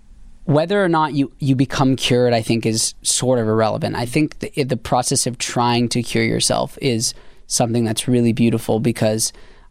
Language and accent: English; Canada; Because like I'm from Canada